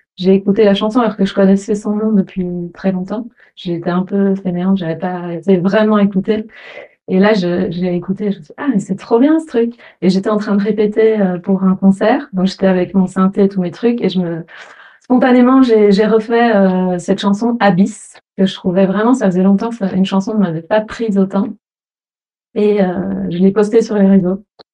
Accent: Wallonia, Belgium; Bah moi j'étais des Ardennes belges, donc c'est la campagne, c'est là où je suis, à Limoutier, c'est très proche honnêtement. Rivière, pluie, forêt.

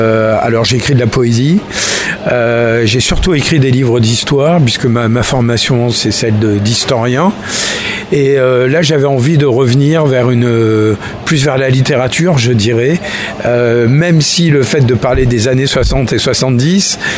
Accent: Limoges, Nouvelle-Aquitaine, France; c'est un livre qui se passe à Limoges, parce que évidemment je suis de Limoges

